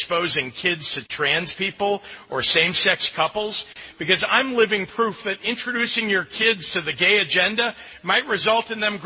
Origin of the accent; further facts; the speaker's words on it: California, United States; As a little kid growing up in Silicon Valley in the 1970s, my mother was an activist for reproductive rights and LGBTQ rights.